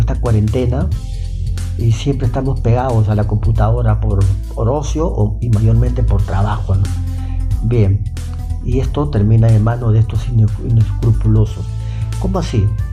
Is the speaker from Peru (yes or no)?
yes; Peru; Bueno, yo soy de Perú, vivo en Lima, entonces no tengo idea